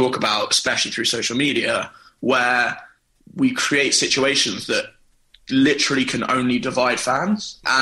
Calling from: New York, United States; I'm calling from New York.

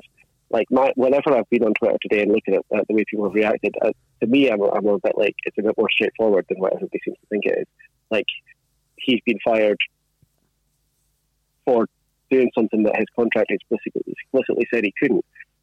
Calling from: Scotland, United Kingdom; From Fife.

